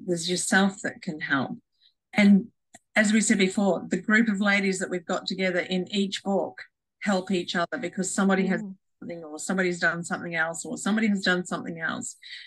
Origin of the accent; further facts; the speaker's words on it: Queensland, Australia; I grew up in Western Queensland, out, you know, in the bush, basically, and books were my friends.